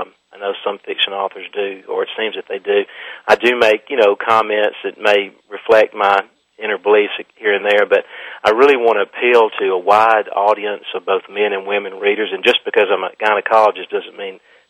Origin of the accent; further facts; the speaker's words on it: Cleveland, Mississippi, United States; people that I had known through growing up in Cleveland, Mississippi, and going to Ole Miss, and going to medical school here in Jackson, Mississippi